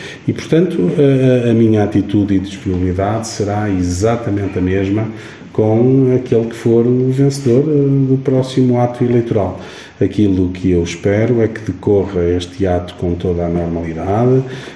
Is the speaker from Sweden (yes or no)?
no; Guimarães, Norte, Portugal; enquanto vimaranense, enquanto vitoriano, enquanto Presidente de Câmara